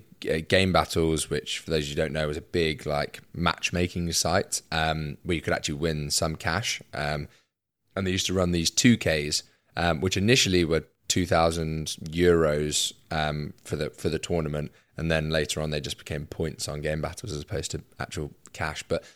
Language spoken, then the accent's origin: English; United Kingdom; We're British, after all.